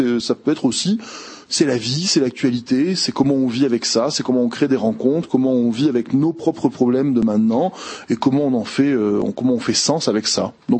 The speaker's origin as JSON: {"language": "French", "town": "Marseille", "region": "Provence-Alpes-Côte d'Azur", "country": "France", "said": "Je suis un vrai Marseillais de ce côté-là."}